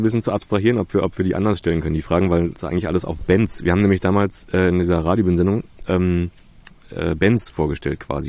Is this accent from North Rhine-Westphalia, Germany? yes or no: no; Berlin, Germany; born there; ich bin da geboren in Köpenick